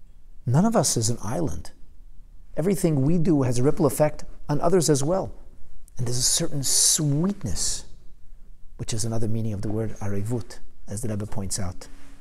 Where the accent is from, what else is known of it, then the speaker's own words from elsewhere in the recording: Canada; although I'm a Canadian living in Canada